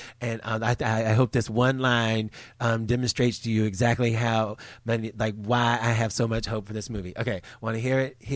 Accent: the South, United States; even though I grew up in the South and everything was not probably quite as perfect as it maybe could or should be.

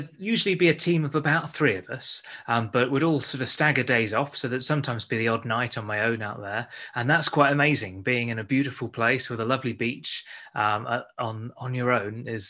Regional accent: East of England, United Kingdom; Well, I grew up in the Fens. I'm a Fenland boy, really. My family are nearby, so it feels very much like being at home. And I'm settled there with my partner and our dog.

